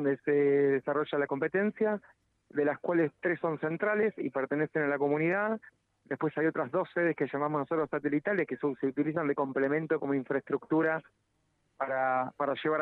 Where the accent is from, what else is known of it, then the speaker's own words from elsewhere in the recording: Argentina; que nos represente como argentinos